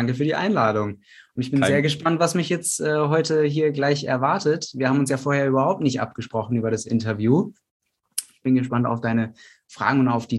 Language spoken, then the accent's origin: German; Frankfurt, Hesse, Germany; also born or lived in Portugal; Also ich komme aus Hessen ursprünglich, da bin ich groß geworden im Raum Frankfurt am Main. Da bin ich im Prinzip erstmal groß geworden, bis ich in die 2. Klasse gekommen bin. Dann habe ich tatsächlich 4 Jahre lang in Portugal gelebt